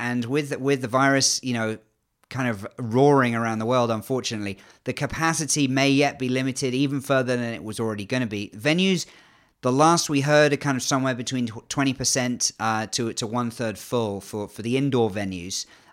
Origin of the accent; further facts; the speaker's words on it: England, United Kingdom; accent: English; despite the English accent, I'm half Canadian